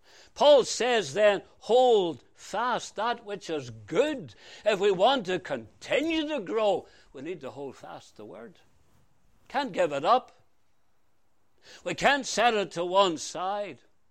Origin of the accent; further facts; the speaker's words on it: Northern Ireland, United Kingdom; now in Canada; the word the Lord gave me and my family when we came to Canada from Northern Ireland.